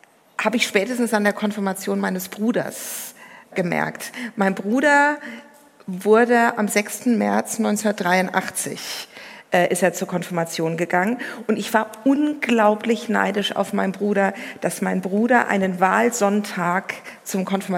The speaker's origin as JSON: {"language": "German", "region": "Baden-Württemberg", "country": "Germany", "lives_now": "Mannheim, Germany", "said": "Ich wohne ja jetzt in Mannheim, deswegen weiß ich gar nicht, ob ich mich noch so als richtige Schwäbin fühle."}